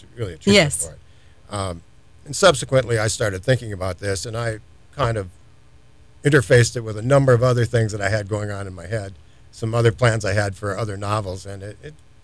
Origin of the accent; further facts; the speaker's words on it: Wisconsin, United States; Yeah, I grew up in Wisconsin. And as a kid, my grandfather had a dairy farm.